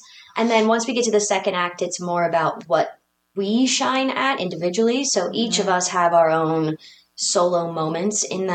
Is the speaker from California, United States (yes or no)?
no; Dayton, Ohio, United States; I grew up in musical theater. I grew up in Dayton, Ohio, which is, oddly enough, one of the venues that we play at a couple days after Munster, which is crazy.